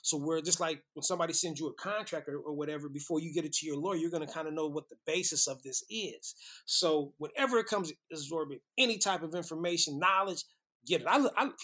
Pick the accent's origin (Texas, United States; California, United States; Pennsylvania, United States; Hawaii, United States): California, United States; Oakland; Just growing up in Oakland, it's just something about it where people try to take advantage of you.